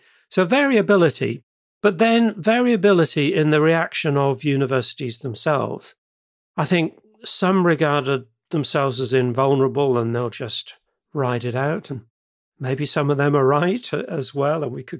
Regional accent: England, United Kingdom; moved away as an adult; now in Australia; Well, as you might hear from my accent, I'm English originally.

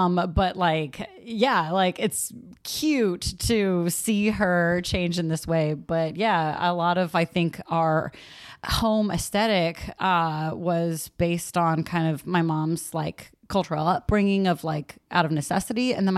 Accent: San Leandro, California, United States; also born or lived in Castro Valley; I went to Castro Valley High School in Castro Valley. I grew up in San Leandro and Castro Valley. These places, for reference, are close to, I would say, Oakland

